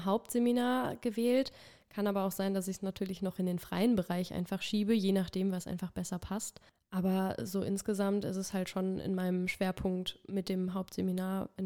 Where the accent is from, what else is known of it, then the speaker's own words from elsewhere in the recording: Velbert, North Rhine-Westphalia, Germany; ich komme aus Velbert, ich wohne auch immer noch